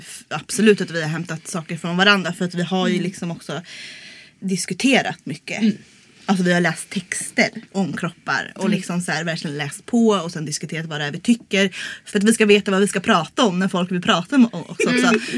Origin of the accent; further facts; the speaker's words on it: Stockholm, Stockholm County, Sweden; Alltså jag kommer ju från Stockholm. Så att jag hade ju sett burlesk.